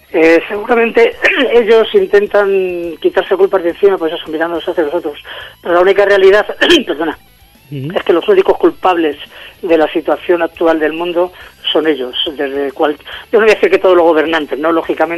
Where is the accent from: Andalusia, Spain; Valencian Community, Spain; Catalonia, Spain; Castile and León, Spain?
Castile and León, Spain; Candeleda; en mi pueblo más o menos, en la zona de Candeleda, la zona de Gredos